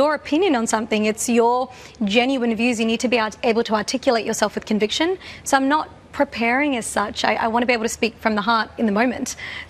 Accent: Australia; he's an Australian designer with Middle Eastern heritage, and I'm an Australian woman with South Asian heritage.

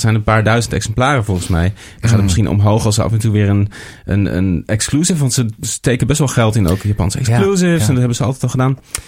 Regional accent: Amsterdam, North Holland, Netherlands; Ik ben opgegroeid in Amsterdam. Maar ik ben in Tilburg aan het conservatorium gaan studeren.

